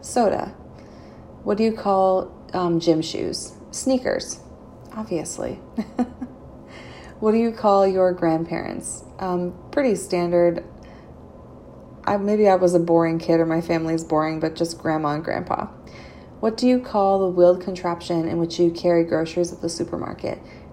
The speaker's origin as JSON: {"language": "English", "region": "New York", "country": "United States", "said": "I am from New York, not the city."}